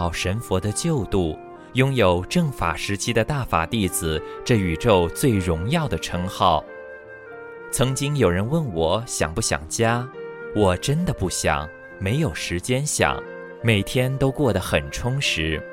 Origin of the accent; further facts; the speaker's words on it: China; 中国很好，我们也是中国人